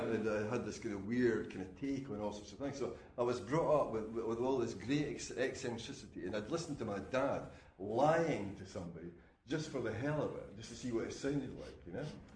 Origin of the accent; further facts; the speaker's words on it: Scotland, United Kingdom; we don't want to be seen to be English, I'm definitely Scottish.